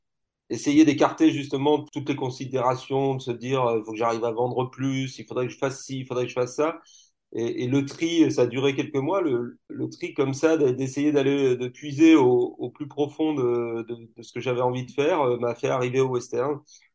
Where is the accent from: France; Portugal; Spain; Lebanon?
Spain; moi, j'ai vécu une partie de mon enfance, adolescence, en Espagne.